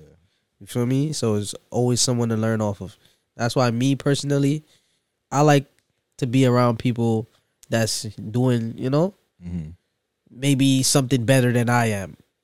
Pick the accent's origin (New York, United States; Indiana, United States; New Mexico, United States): New York, United States; Brooklyn; born there; Well, me, I was born in Brooklyn, New York. Everybody know that. I rip that everywhere I go.